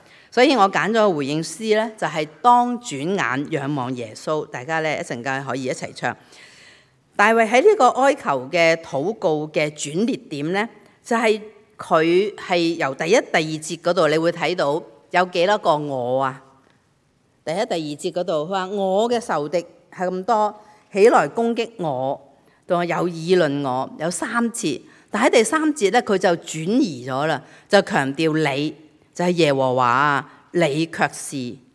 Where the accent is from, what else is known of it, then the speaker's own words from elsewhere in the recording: Guangdong, China; accent: Cantonese; 我们广东话呢很传神，就说什么头耷耷眼湿湿